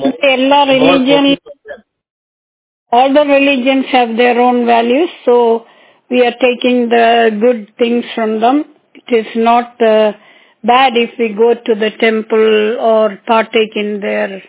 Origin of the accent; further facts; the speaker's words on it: Los Angeles, California, United States; I am from Los Angeles.